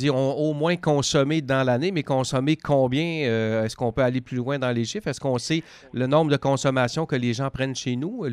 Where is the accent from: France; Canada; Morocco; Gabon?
Canada; Quebec; c'est un peu le portrait chez nous, en Gaspésie, aux îles, à partir de ça.